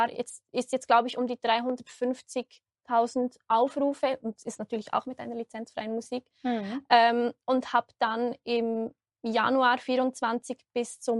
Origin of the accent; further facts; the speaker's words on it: Switzerland; ich komme aus der Schweiz, bin 29